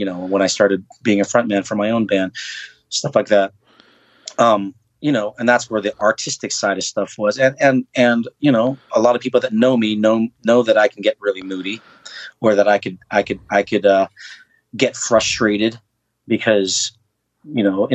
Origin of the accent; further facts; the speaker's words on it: Pittsburgh, Pennsylvania, United States; now in Los Angeles, United States; I go outside and it's sunshine every day, especially I grew up in Pittsburgh.